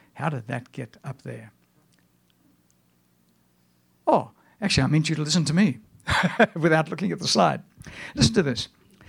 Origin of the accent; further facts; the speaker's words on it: South Africa; born there; also born or lived in Zimbabwe; In 1972, I left Rhodesia. I was born in South Africa. I was an accountant for 5 years in Rhodesia, which is now Zimbabwe.